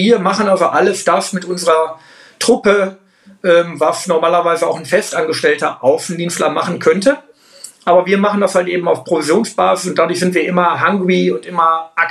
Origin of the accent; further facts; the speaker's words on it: Dülmen, North Rhine-Westphalia, Germany; moved away as an adult; Ja, ich bin Dülmner, ich bin in Dülmen geboren und habe da auch 35 Jahre meines Lebens glücklich gelebt.